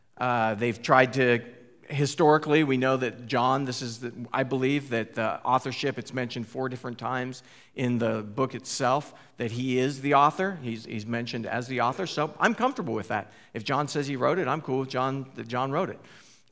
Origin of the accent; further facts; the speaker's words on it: West Coast, United States; So for me, growing up on the West Coast, some of you have been traveled or gone places or seen, you know, I know what it looks like.